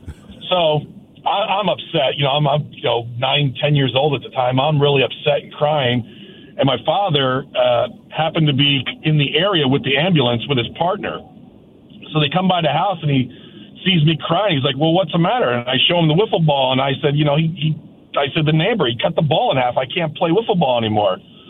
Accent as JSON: {"language": "English", "region": "New Jersey", "country": "United States", "tie": "born or raised there", "said": "So I grew up in North Jersey back in the 80s."}